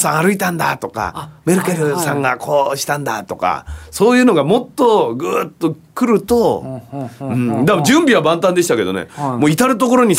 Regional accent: Nagoya, Aichi, Japan; もともと僕な、まあ名古屋ですけど、出身は愛知県ですけど

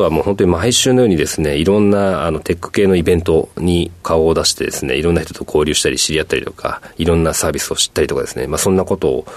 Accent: Minato, Tokyo, Japan; 東京港区です。

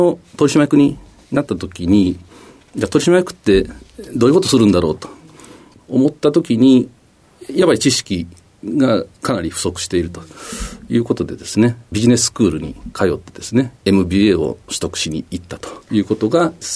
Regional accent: Hamamatsu, Shizuoka, Japan; はい、静岡県の浜松市出身です。

